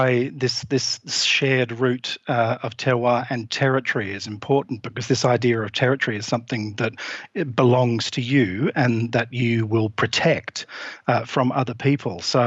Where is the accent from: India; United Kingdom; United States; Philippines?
United Kingdom; England; I grew up in England.